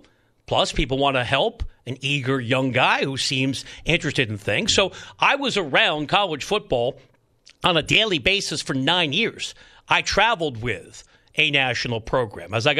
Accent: East Coast, United States; So I'm from the East Coast, where if you tip huge, what do you know?

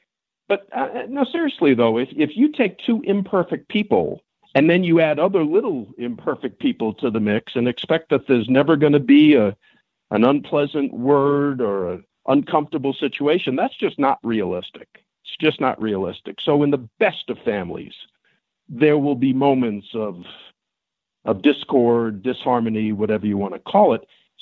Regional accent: Farmington, New Mexico, United States; born or raised there

